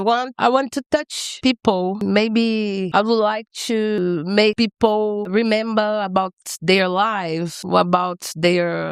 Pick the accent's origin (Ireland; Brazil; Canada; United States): Brazil; Belo Horizonte, Minas Gerais; English is a second language; I'm from Belo Horizonte. Belo Horizonte, it's a city near São Paulo, near Rio de Janeiro